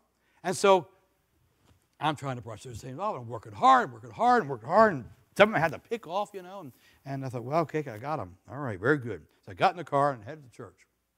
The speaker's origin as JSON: {"language": "English", "country": "United States", "said": "I have freedom. I'm an American. And as an American, I choose to stay in the confines of God."}